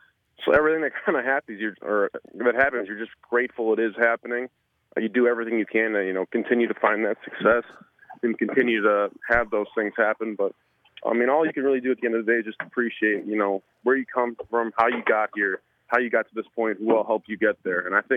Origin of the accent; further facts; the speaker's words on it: Kewaunee, Wisconsin, United States; And, you know, I'm from Kewaunee, so, like, I used to leave my keys in the ignition in my car in high